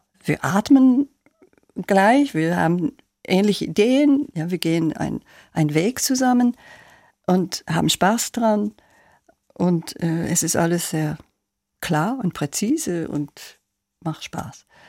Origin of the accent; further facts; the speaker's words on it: United States; moved away; Aber ja, ich fühle mich nicht mehr als Amerikanerin.